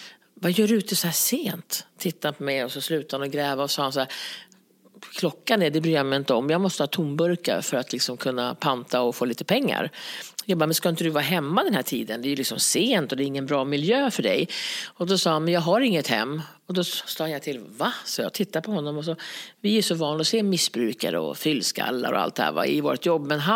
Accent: Gävleborg County, Sweden; Men jag är ju från Hälsingland

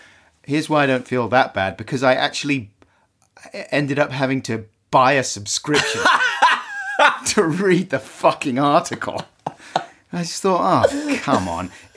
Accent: London, United Kingdom; born there; I was born in the Gold Hawk Road.

